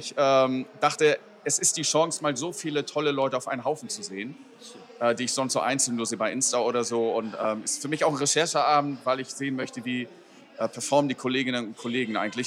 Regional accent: Hamburg, Germany; Ich komme aus Hamburg, Reeperbahn, da ist man Säufer.

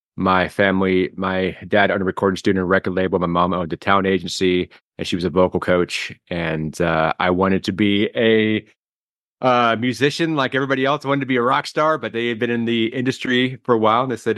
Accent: Washington, United States; I'm originally from Washington State.

